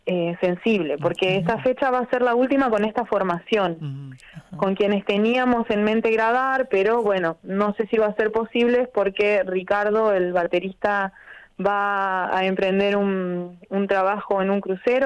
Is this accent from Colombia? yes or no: no; Argentina; now in Brazil; soy argentina, canto en español